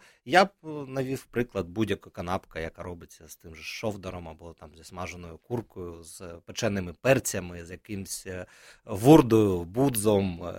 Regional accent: Georgia; тому що ми, грузини

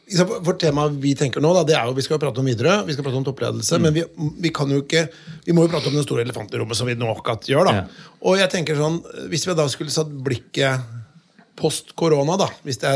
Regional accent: Notodden, Telemark, Norway; for jeg kommer fra Notodden. Ikke for å skryte, men jeg kommer fra Notodden.

